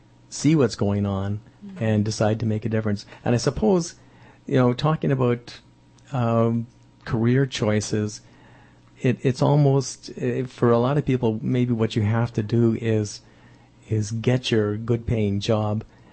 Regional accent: Ontario, Canada; But when I was a kid growing up in Northern Ontario

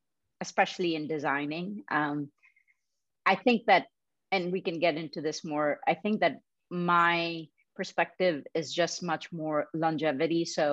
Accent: Mumbai, Maharashtra, India; I grew up in Bombay, India

